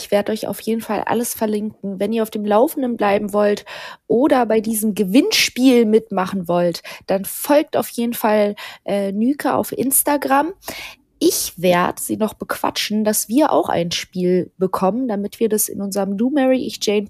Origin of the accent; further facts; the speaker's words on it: Berlin, Germany; wir kommen ja aus Berlin